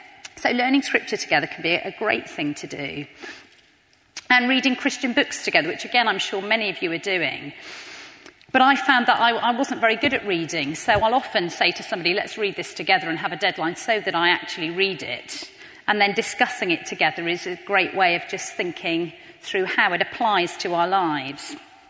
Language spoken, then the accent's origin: English; United Kingdom; That's me being very British.